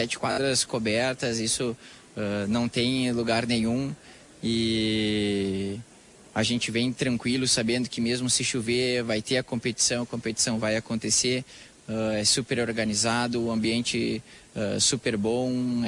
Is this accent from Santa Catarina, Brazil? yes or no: no; Porto Alegre, Rio Grande do Sul, Brazil; Bom dia aos ouvintes, sou de Porto Alegre, sim.